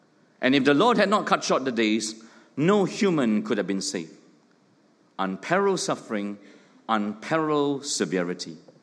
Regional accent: Tampin, Negeri Sembilan, Malaysia; The Japanese cycled through my hometown, Tampin, which is close to Malacca.

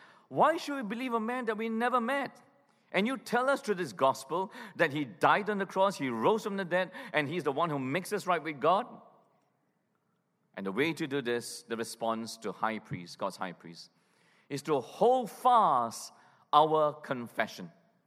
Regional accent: Malaysia; I grew up in Malaysia.

